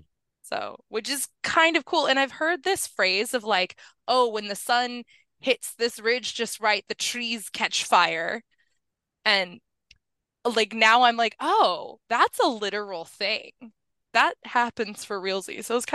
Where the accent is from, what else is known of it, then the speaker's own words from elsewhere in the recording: New Mexico, United States; I grew up in New Mexico where forest fires are a major issue